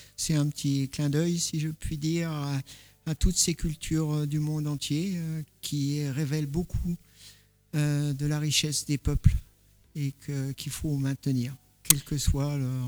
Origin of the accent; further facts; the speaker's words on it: La Chapelle-Lasson, Grand Est, France; born there; je suis né dans les plaines champenoises puisque je suis né à La Chapelle-Lasson. Du côté de ma mère, on est enraciné depuis au moins le 16e siècle.